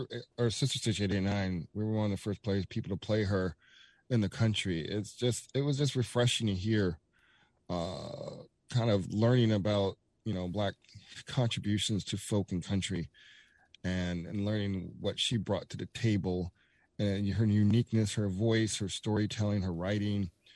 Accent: Atlanta, Georgia, United States; now in Milwaukee, United States; I'm from Atlanta. Like, you can't get away with not playing local music on commercial stations in Atlanta. I want to change that here in Milwaukee.

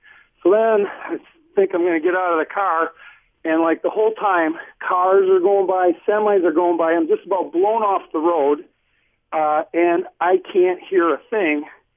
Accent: Milwaukee, Wisconsin, United States; I'm from Milwaukee

